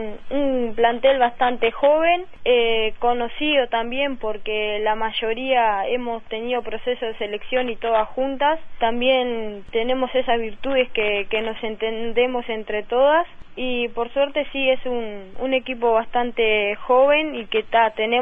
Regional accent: Durazno, Uruguay; Ahora soy afuera de Durazno, pero siempre fui de la ciudad.

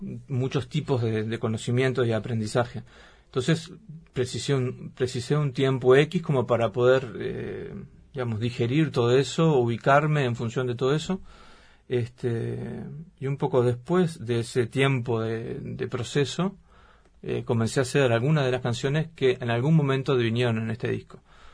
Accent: Uruguay; como buen uruguayo, soy un músico que trabaja en la frontera

